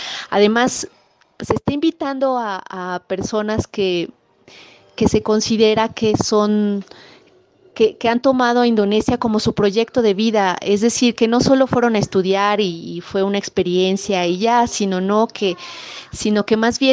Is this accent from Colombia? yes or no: no; Mexico; somos mexicanas que bailan danza balinesa